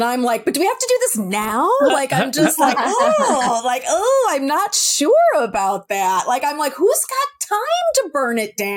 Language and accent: English; New York, United States; I live in California, which is, much to my chagrin, I'm such a New Yorker